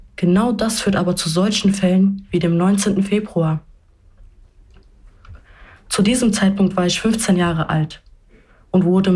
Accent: Hanau, Hesse, Germany; Wir leben in Kesselstadt. Meine Kindheit, meine Jugend habe ich in Kesselstadt verbracht.

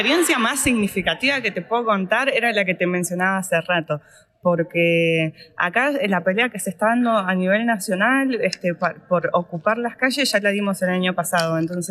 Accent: Jujuy, Argentina; Yo soy estudiante, soy jujeña, milito desde muy chica.

